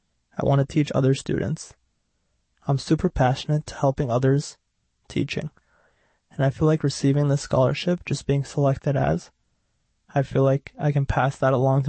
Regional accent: Uzbekistan; now in New York, United States; I'm originally from Uzbekistan in Central Asia.

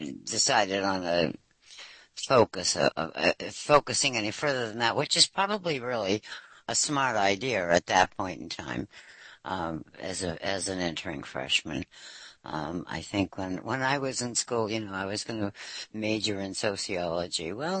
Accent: Boston, Massachusetts, United States; I'm from Boston, and you don't sound like you're close to us.

